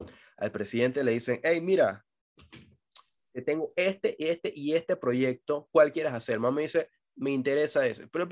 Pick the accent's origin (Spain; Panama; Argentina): Panama; Yo pensé que ya visa, pasaporte, me iban a joder, porque soy panameño